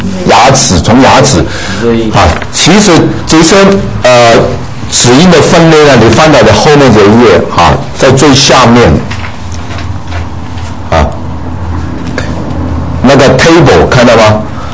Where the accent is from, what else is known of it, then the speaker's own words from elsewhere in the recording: China; 我们中国人唱英文诗歌，老美听不懂的，因为我们的子音口型不清楚啊